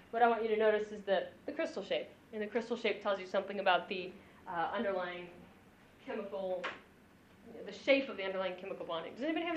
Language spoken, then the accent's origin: English; Alabama, United States; I grew up in Alabama and I could find quartz crystals in my backyard.